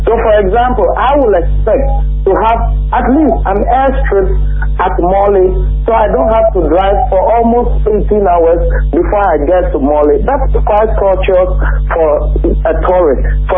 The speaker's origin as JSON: {"language": "English", "country": "Ghana", "said": "But if I, as a Ghanaian, am empowered and encouraged to invest in Ghana"}